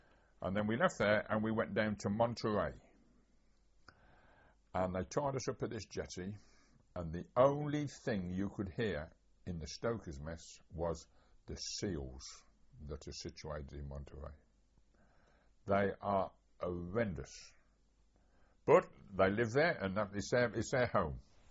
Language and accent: English; England, United Kingdom; And I said, well, we're not Canadians. We're from England.